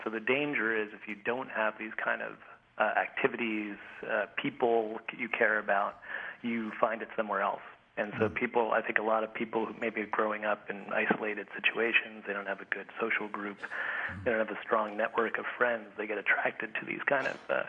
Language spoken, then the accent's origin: English; Canada; a Canadian. Yeah, we. There's not a whole lot of us up here because it's kind of cold.